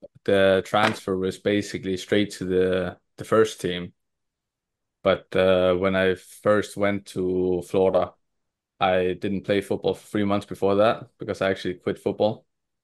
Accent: Denmark; English is a second language; now in Estonia; when I was younger, it was also, of course, like I was from Denmark. I lived there my whole life.

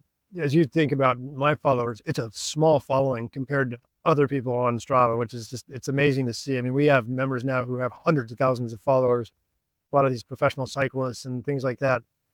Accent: Reno, Nevada, United States; So I grew up in Reno, Nevada. And if you grew up in Reno, it's a pretty fun place if you enjoy the outdoors

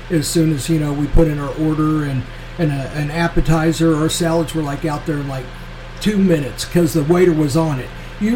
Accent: Kansas City, Missouri, United States; And the same way where I grew up at in Northeast Kansas City was a heavily Italian influenced area, you know.

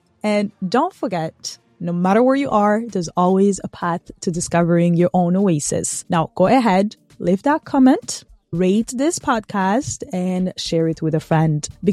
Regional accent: Bujumbura, Burundi; I am biased here because I grew up in Kigobe.

